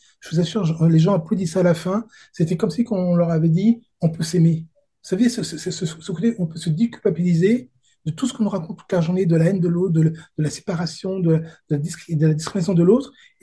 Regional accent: France; alors moi je suis français, et donc du coup ma géographie c'était plutôt l'Europe, et principalement la France.

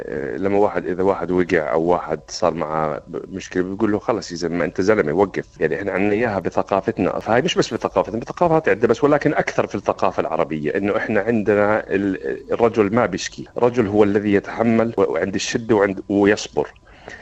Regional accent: Jordan; عندنا أنه البدانة اللي إحنا من الأردن بنسميه الكرش وجهة

